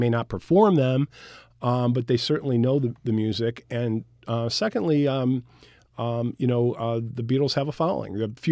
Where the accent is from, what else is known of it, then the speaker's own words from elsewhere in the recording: Syracuse, New York, United States; I grew up in the Syracuse area.